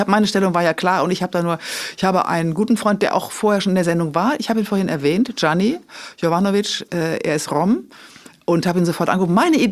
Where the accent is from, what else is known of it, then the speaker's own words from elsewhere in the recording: Rhineland, Germany; ich bin Rheinländerin, ich feiere lieber.